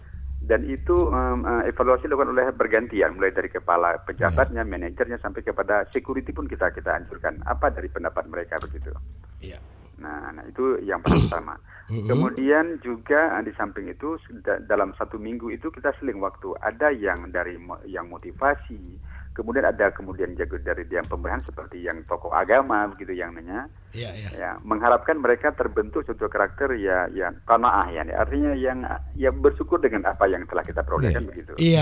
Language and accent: Indonesian; Aceh, Indonesia; yang bekerja semua orang kita Aceh